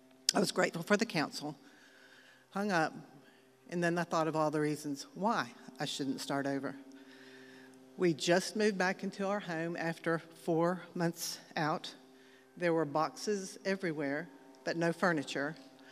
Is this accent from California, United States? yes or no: no; Texas, United States; now in Augusta, United States; I've been married to Dan for almost 40 years. 38 of those years have been in Augusta. I'm originally from Texas.